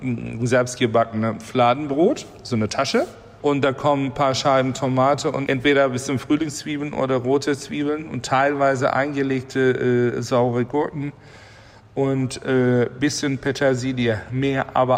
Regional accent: Istanbul, Turkey; Also ich sag mal so, ich bin auch in Istanbul aufgewachsen.

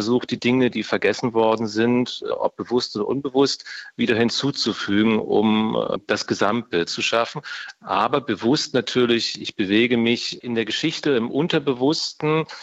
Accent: East Germany, Germany; ich bin in DDR groß geworden

